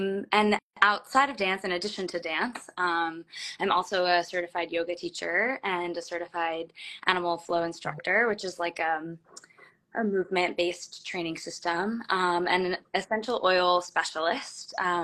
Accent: New York, United States; So I'm originally from Long Island, in New York, and I have danced since I was three.

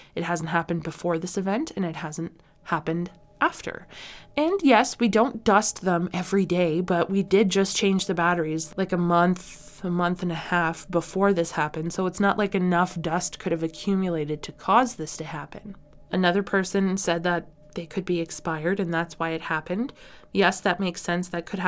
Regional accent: Canada; This has been That Canadian Podcast.

